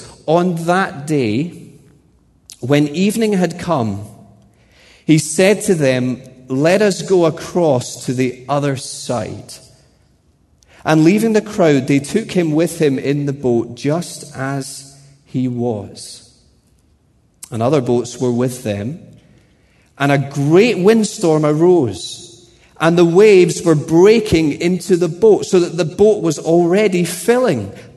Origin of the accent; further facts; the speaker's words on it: Edinburgh, Scotland, United Kingdom; We're from Edinburgh in Scotland. I'm a pastor there.